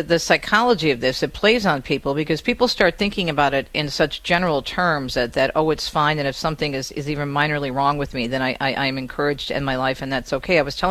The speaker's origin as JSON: {"language": "English", "region": "Michigan", "country": "United States", "said": "And I said, oh, well, we're from Michigan, right across the river is, you know, Ontario and beautiful town of Windsor."}